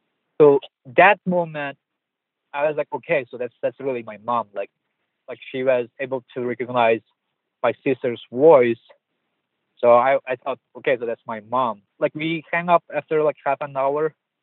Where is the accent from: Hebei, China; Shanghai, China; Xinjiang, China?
Xinjiang, China; Wuljia; there is like 3-digit area code, like which is my hometown of Wuljia.